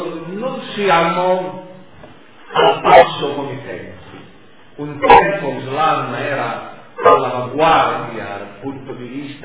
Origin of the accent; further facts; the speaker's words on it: Turin, Piedmont, Italy; io vengo da Torino